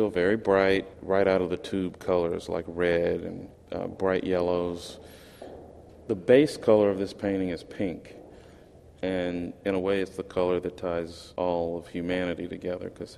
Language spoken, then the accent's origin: English; Texas, United States; Like, this is kind of weird. I come from Texas. Everything's, you know, our vegetables have meat in them.